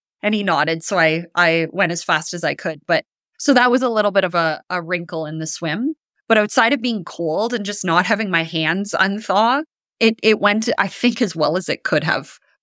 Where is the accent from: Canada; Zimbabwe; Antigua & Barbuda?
Canada; even though I'm Canadian, I just don't love it.